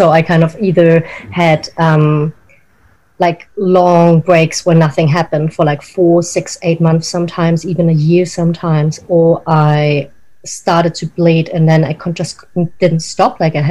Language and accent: English; Germany; first language German; English is a second language; now in New Zealand; I was born and raised in Germany. And my mother is French, but my dad's from Vienna. So I kind of, I still grew up with German as my native language. And I right now live in New Zealand